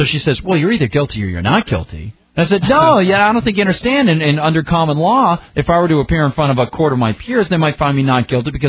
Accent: New Hampshire, United States; we come from New Hampshire.

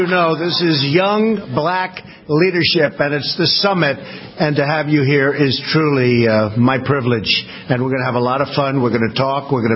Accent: United States; Americans must unify and we must show the world that we are united together in peace and love and harmony as fellow American citizens.

